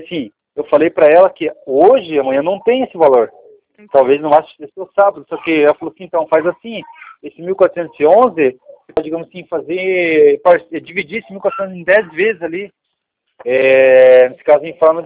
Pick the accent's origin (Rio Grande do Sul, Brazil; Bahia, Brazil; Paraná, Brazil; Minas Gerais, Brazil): Paraná, Brazil; Ponta Grossa; born there; Nova Rússia, Ponta Grossa.